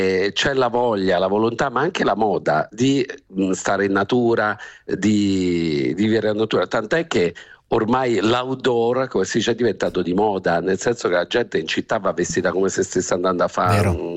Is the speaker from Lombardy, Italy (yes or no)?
no; Abruzzo, Italy; io che veramente sono nato, cresciuto nel Parco Nazionale d'Abruzzo